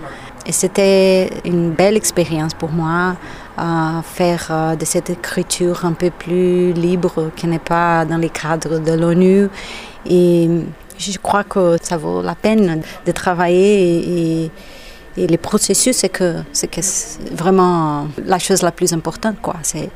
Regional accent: Brazil; French is a second language; je viens du Brésil

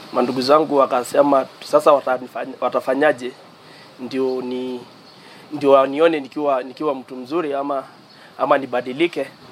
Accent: Kisamis, Kajiado County, Kenya; Mimi nimetoka Kajiado, kijiji linaloitwa Kisamis, masiku iliyopita.

